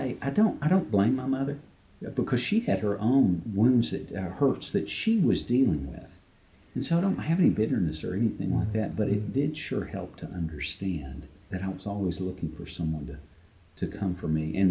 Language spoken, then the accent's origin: English; Alabama, United States; I was born in Alabama and raised in a home with 2 parents.